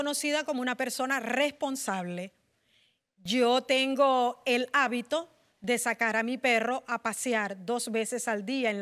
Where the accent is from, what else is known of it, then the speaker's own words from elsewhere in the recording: Venezuela; Yo soy de Venezuela.